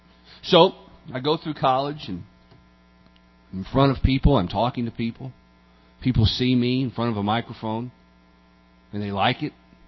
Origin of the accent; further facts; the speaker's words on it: Tennessee, United States; I grew up in a, and I have to tell you, a great home. I'm from Tennessee.